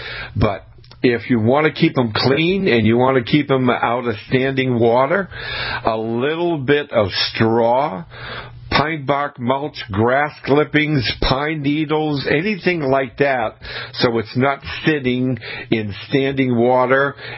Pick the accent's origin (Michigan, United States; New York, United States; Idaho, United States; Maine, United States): Maine, United States; When I was growing up in Maine, my father, what he would